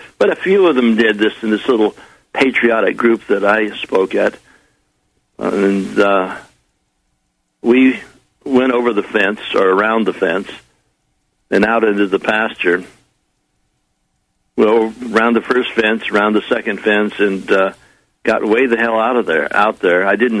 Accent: United States; I said, why not? I'm an American.

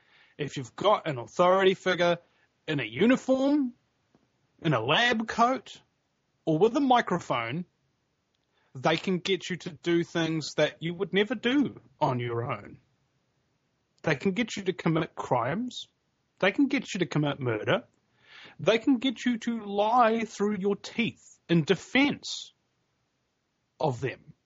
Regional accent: New Zealand; now in United States; I mean, number one, I'm from New Zealand. Name me another talk radio show host from New Zealand who's talking about this kind of stuff, you know, in America.

